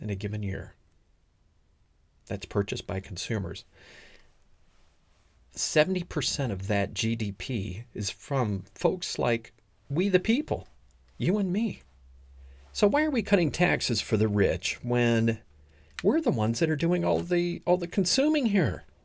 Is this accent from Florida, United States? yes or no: yes; West Palm Beach, Florida, United States; now in Iowa, United States; I'm from West Palm Beach. I was born in West Palm. It's beautiful. It's sunny. What am I doing here in Iowa?